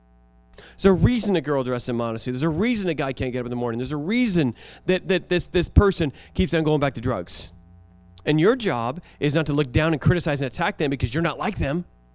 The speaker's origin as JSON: {"language": "English", "country": "United States", "said": "I go into a country and I forget I'm an American."}